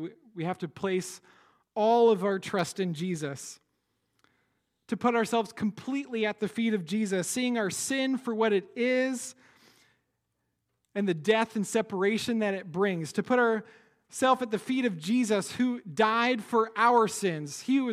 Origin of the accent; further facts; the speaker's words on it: Iowa, United States; now in New Jersey, United States; Like, I'm from Iowa, and so I'm kind of used to that.